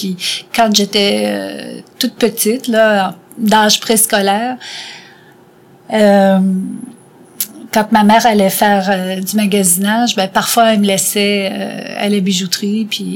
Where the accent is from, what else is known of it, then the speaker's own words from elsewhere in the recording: Aubert-Gallion, Quebec, Canada; Alors maintenant, je viens d'Aubert-Gallion.